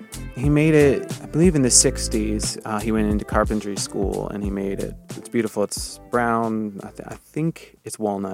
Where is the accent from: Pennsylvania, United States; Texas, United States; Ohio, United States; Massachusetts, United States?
Ohio, United States; Chardon; And I grew up in Chardon, Ohio.